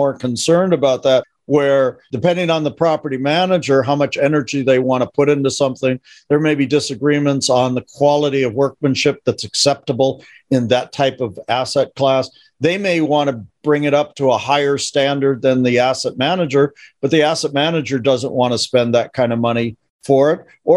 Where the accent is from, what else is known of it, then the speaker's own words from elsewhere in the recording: California, United States; out of Southern California.